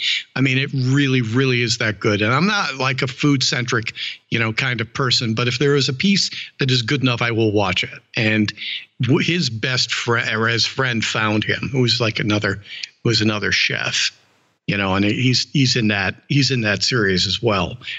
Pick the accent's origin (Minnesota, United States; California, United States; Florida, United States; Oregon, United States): Oregon, United States; Milwaukie; I'm down from Milwaukee, Oregon.